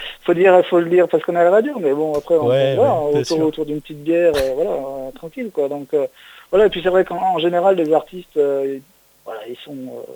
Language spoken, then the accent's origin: French; Saint-Étienne, Auvergne-Rhône-Alpes, France; Donc moi, je suis de Saint-Étienne